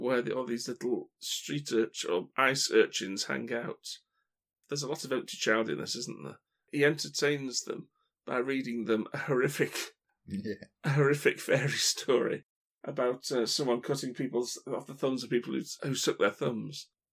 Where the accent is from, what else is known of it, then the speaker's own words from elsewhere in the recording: United Kingdom; as I said, being British, I don't really have many punch-the-air moments in my life.